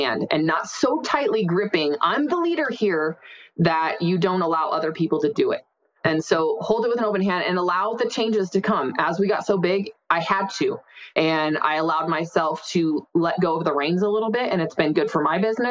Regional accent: Arizona, United States; someday we're going to go whitewater rafting down the Colorado River in the Grand Canyon because we're from Arizona.

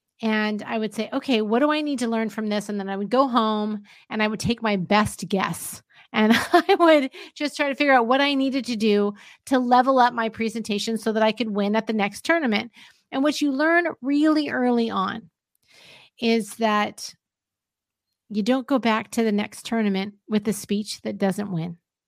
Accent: California, United States; I grew up in Southern California.

